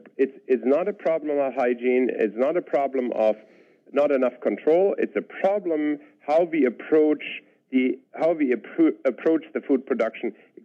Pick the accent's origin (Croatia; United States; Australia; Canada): Canada; Because we're Canadian, I guess.